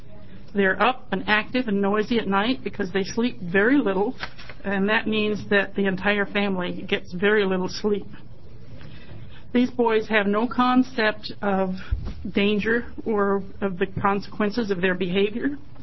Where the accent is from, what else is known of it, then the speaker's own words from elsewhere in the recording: Burns, Oregon, United States; now in Aloha, United States; I live in Aloha, but I'm originally from Burns, and I still miss the smell of sagebrush. I grew up in Harney County many long years ago